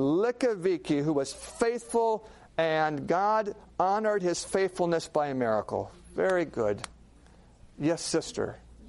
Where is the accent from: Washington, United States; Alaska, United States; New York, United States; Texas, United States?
Alaska, United States; I grew up in Alaska watching a lot of TV.